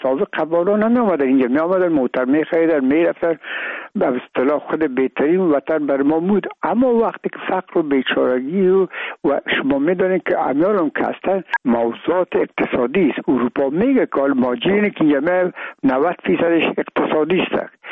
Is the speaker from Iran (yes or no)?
no; Afghanistan; من و بسیاریشان در این افغانستان تولد نشدن، در یک ممول کشور دیگه بودن و میگم ما افغان هستیم